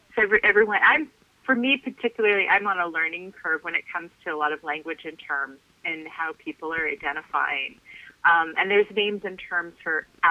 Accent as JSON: {"language": "English", "town": "Snoqualmie", "region": "Washington", "country": "United States", "tie": "born or raised there", "said": "I grew up in a region of, I mean, it was very diverse. Geographically, it was full of splendor. It was an area in Washington State called Snoqualmie"}